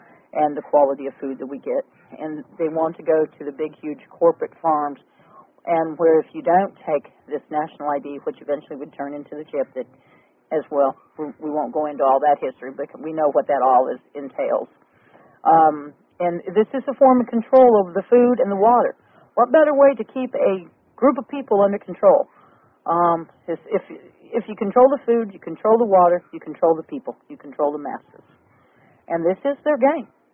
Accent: Kansas, United States; because remember, I'm from Kansas, and my mother brought it to my attention in a little local newspaper there in Kansas

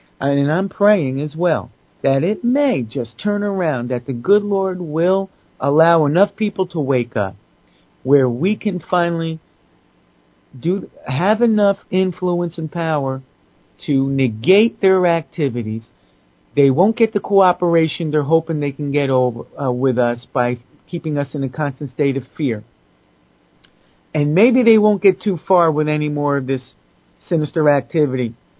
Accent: United States; as an American who loves my country and knowing that my country is the cause of all the other countries' problems

